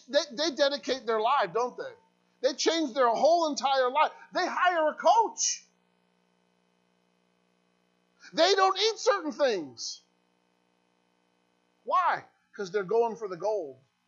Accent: Illinois, United States; I grew up in Illinois, and I got my permit.

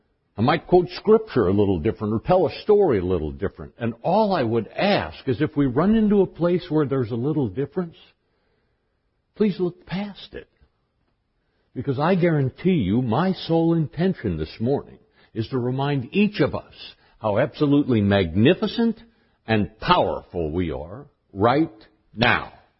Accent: Seattle, Washington, United States; I grew up in Seattle. Bellevue Unity was the second Unity church I ever went to back in the late 70s.

